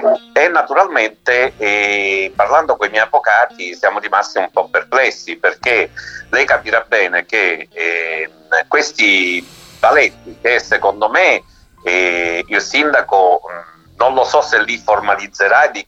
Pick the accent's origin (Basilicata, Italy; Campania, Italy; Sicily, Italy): Sicily, Italy; Palermo; io sono palermitano, ma da bambino ho sempre frequentato Balestrate, Castellammare del Golfo, quindi tutta la parte del Trapanese.